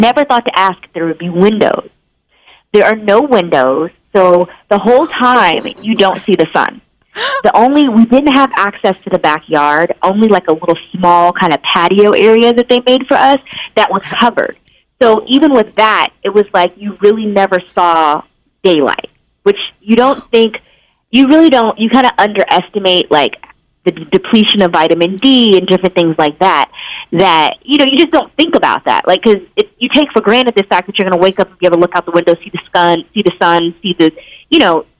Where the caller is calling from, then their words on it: Los Angeles, California, United States; time yet again, and I am calling in from Los Angeles.